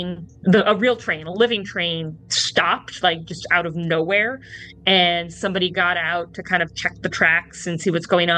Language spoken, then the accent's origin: English; Ireland; oh, well, I'm Irish and you're Irish.